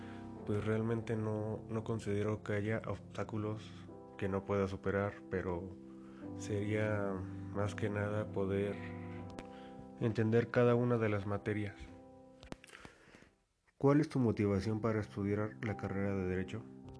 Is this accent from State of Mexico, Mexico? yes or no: yes; Atlacomulco, State of Mexico, Mexico; born there; tengo 20 años y nací en Atlacomulco, Estado de México. Actualmente sigo viviendo en Atlacomulco con mi familia.